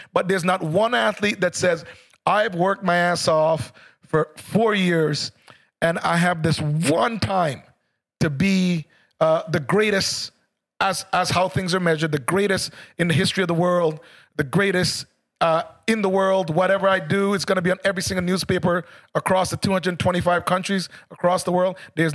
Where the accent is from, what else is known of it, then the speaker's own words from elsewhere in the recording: Jamaica; I'm Jamaican from the country.